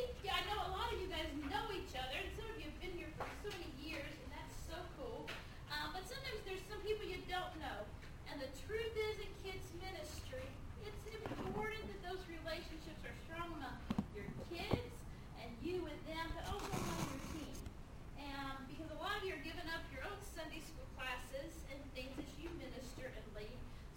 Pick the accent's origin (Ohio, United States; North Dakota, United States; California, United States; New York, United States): Ohio, United States; Cincinnati; now in Dallas, United States; I'm from Ohio, Cincinnati, Ohio. I went to Liberty University in Virginia and then moved to Dallas actually for a marketing job